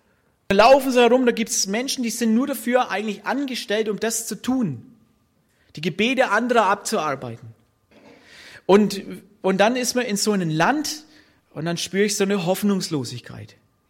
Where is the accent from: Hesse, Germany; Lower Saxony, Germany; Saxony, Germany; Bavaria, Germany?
Bavaria, Germany; ich bin ein Franke, deswegen sage ich beten.